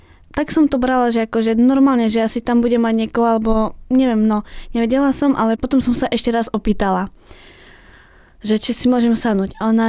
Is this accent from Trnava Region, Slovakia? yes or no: no; Stará Ľubovňa, Prešov Region, Slovakia; born there; Tak ja som sa narodila v Starej Ľubovni a žijem v mestskej časti Podsade. Je to taká menšia osada.